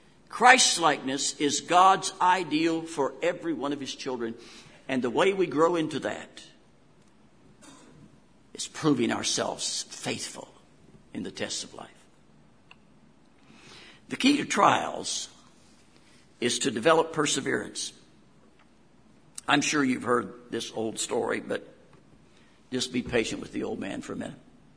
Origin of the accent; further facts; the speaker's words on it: West Virginia, United States; accent: West Virginia; That was my West Virginia accent coming out there for a moment.